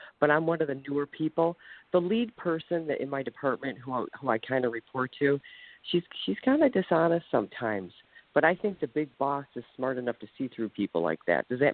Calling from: Ohio, United States

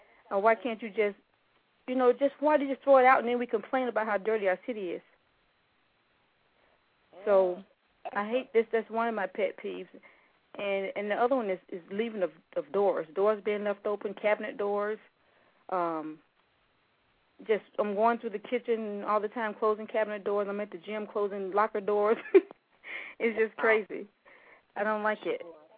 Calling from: Ellenwood, Georgia, United States; I'm calling from Ellenwood, Georgia.

